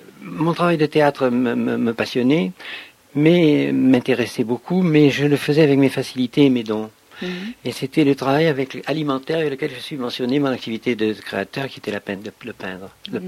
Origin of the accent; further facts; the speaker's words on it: Marseille, Provence-Alpes-Côte d'Azur, France; accent: Marseille; moved away; alors, Marseille, c'est la ville de mon enfance.